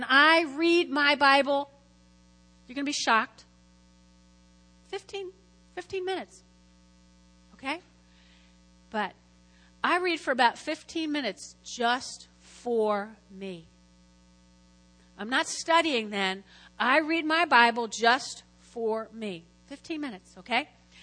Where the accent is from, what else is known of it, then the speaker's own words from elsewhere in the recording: New Jersey, United States; accent: Jersey; It's not my Jersey accent.